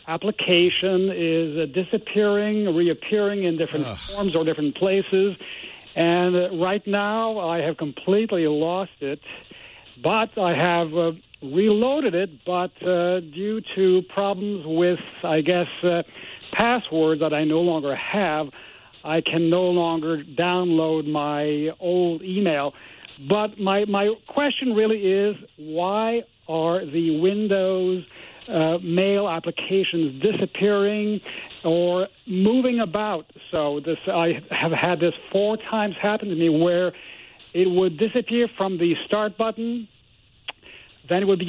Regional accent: Montreal, Quebec, Canada; born there; I was born in Montreal.

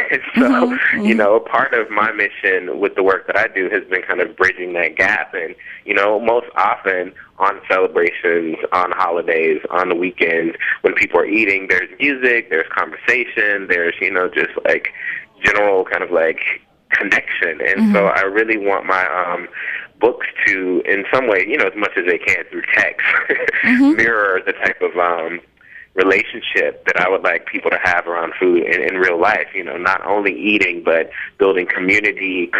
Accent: Memphis, Tennessee, United States; I grew up in Memphis, Tennessee, like deep south, and in Memphis, like the major staple is barbecue.

